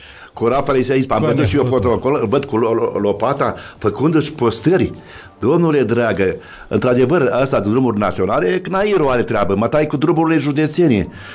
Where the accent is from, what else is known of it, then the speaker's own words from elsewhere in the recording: Suceava County, Romania; eu sunt sucevean, domnule, în primul rând.